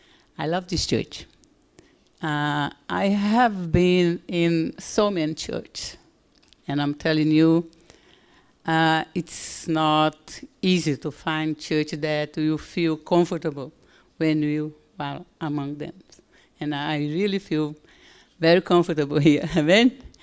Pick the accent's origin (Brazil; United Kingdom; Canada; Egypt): Brazil; now in United States; I am from Brazil. And we are having many problems in Brazil, financial, social, political, and even spiritual.